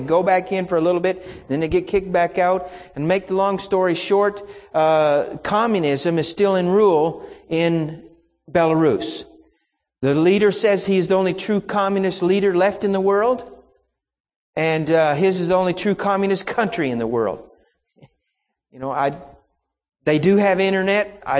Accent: Oklahoma, United States; And I was raised in Oklahoma, as I mentioned.

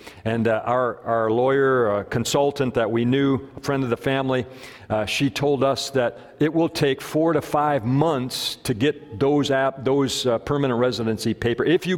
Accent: Park Falls, Wisconsin, United States; born there; I was born in Glidden. Well, I was born in Park Falls. My dad was pastoring in Glidden up there in the Shequamigan Forest. That's where I was born.

